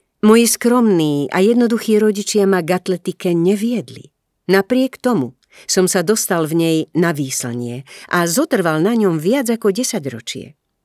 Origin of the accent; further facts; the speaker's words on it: Košice, Košice Region, Slovakia; Pri opačnej ceste hovorím, že idem domov, do Košíc, lebo skutočný domov môže byť iba jeden. Do môjho rodného mesta ma priťahujú nielen priatelia a známe miesta z detstva a mladosti